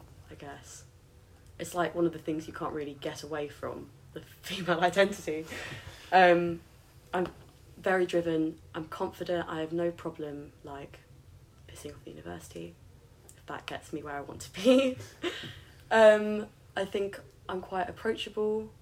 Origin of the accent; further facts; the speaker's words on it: South East England, United Kingdom; accent: RP; if you hadn't guessed by the unbelievable RP, I'm from Surrey.